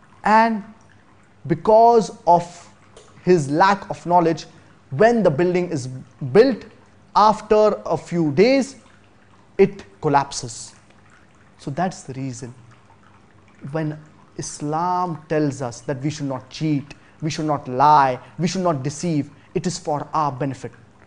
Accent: India; I'm from India. I'm a store manager by profession.

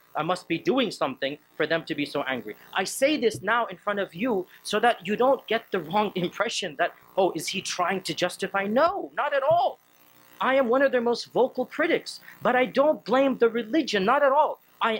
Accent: Texas, United States; born there; I'm a born American citizen, I was born in Texas.

